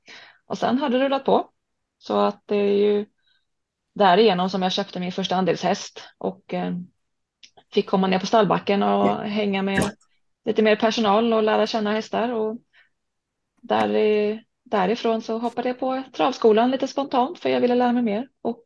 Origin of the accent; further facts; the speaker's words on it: Stockholm, Stockholm County, Sweden; also born or lived in Gothenburg / Thailand; now in Linköping, Sweden; Men jag är ursprungligen från Stockholm. Har flyttat runt en hel del, så jag har bott